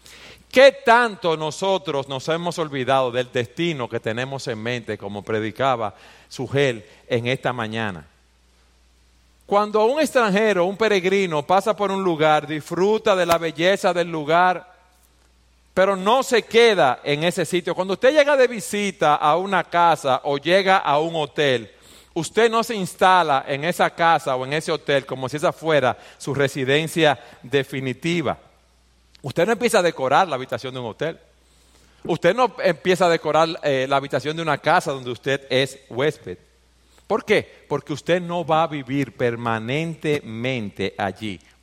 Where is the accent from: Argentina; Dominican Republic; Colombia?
Dominican Republic; somos ciudadanos de este país, vamos a decirlo así, de esta tierra. Somos ciudadanos dominicanos, pero no pertenecemos aquí.